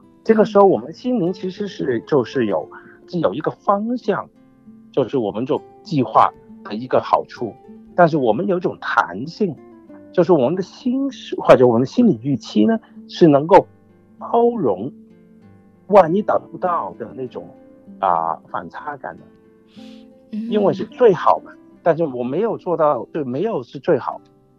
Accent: China; 可能就是我们中国人说的这个逆天而行哈

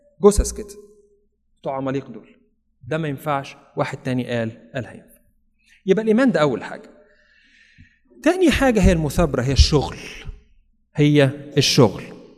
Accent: Kafr El Sheikh Governorate, Egypt; انا فاكر كان زمان عندنا في كفر الشيخ

